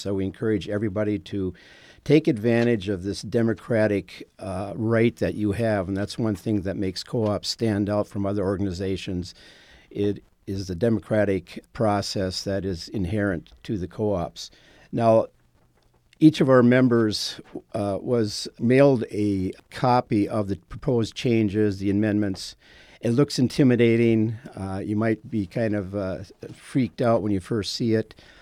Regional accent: Minnesota, United States; Real quickly, I was born out in Otter Tail County, went to school and graduated from Fergus Falls High School and Fergus Falls Junior College at the time.

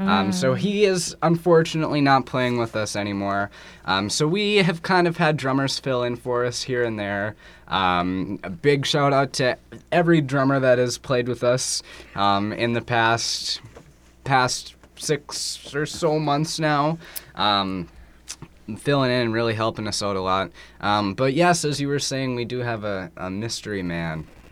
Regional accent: Superior, Wisconsin, United States; I'm from Superior, but I played on a baseball team in Duluth, because at the time Superior didn't really have a team for my age.

